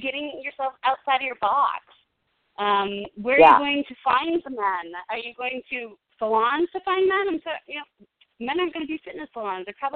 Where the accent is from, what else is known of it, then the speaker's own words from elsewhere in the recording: Illinois, United States; And I'm from Illinois, too.